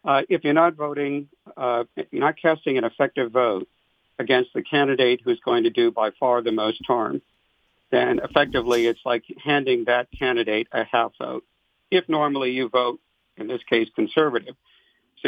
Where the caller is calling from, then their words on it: Pittsburgh, Pennsylvania, United States; I'm joining you from Pittsburgh, Pennsylvania.